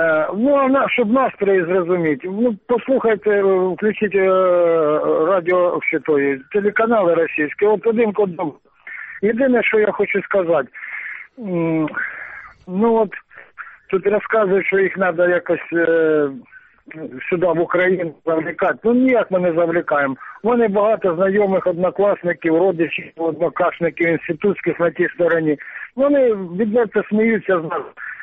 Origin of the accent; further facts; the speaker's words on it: Luhansk Oblast, Ukraine; из Луганщины. Ми там питали за настрої на тій стороні.